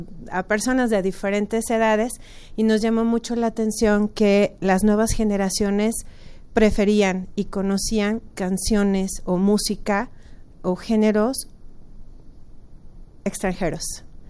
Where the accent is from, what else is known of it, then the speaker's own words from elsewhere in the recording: Mexico; también es una responsabilidad como mexicanos preservar nuestra cultura, preservar nuestra historia